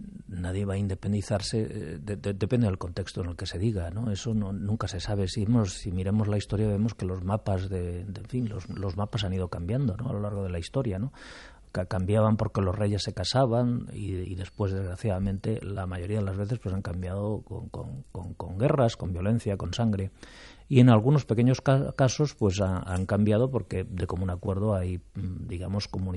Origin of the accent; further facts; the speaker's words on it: Catalonia, Spain; yo soy profundamente catalanista, socialista, federalista, pero también soy español.